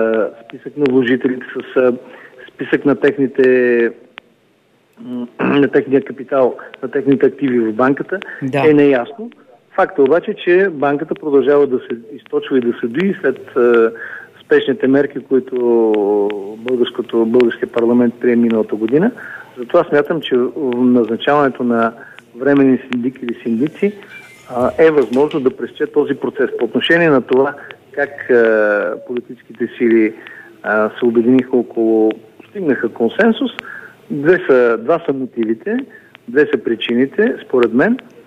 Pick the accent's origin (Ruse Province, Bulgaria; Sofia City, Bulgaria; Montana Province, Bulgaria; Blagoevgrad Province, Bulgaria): Blagoevgrad Province, Bulgaria; Petrich; Въпреки, че съм от Петрич